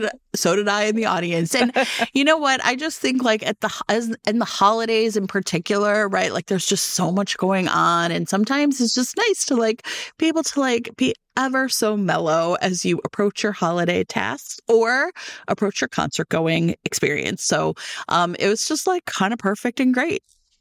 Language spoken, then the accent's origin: English; United States; But because I'm American, I was like, I don't know what that means.